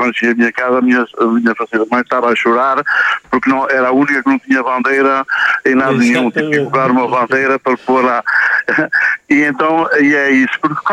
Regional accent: Portugal; Eu, enquanto português, não devo ser o mais antigo desta plateia, tenho 69 anos

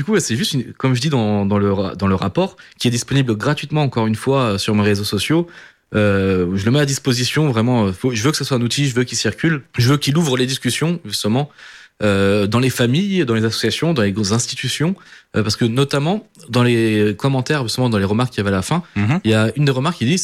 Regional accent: Portugal; bon, nous, on est portugais, on le sait.

